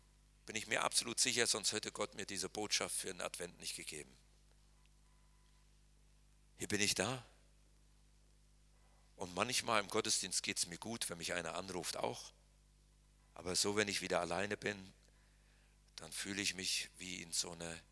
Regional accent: North Rhine-Westphalia, Germany; Ich kann mich daran erinnern, wenn ich als Kind im Siegerland war und es gab Gewitter

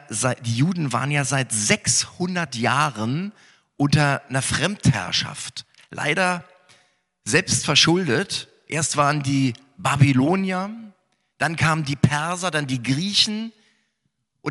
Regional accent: Berlin, Germany; in der Gemeinde in Ost-Berlin, wo ich groß geworden bin kurz nach meiner Einsegnung

